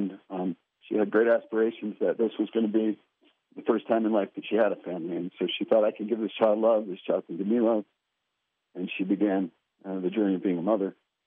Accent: Brighton, Michigan, United States; I'm from Brighton, Michigan. I'm a recovery associate and recovery pastor at a church in Brighton.

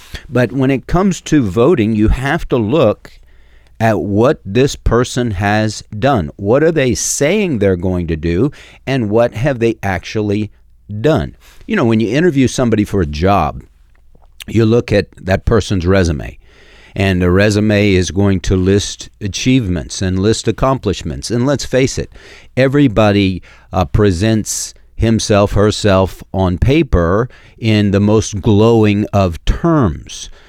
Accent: Los Altos, California, United States; I grew up in Los Altos, California, not all that far from Oakland. But, I mean, this is back in the 70s.

